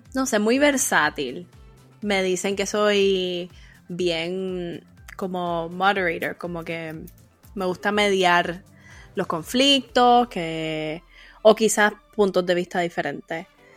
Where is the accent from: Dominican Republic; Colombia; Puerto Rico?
Puerto Rico; moved away as an adult; also born or lived in Columbus, Ohio; now in Boston, United States; es una mujer puertorriqueña, tengo 34 años. Estoy viviendo en Boston ahora, pero viví, crecí, estudié, trabajé en Puerto Rico. Me mudé de Puerto Rico en el 2018, así que llevo unos añitos fuera de Puerto Rico, trabajando en diferentes estados de Estados Unidos.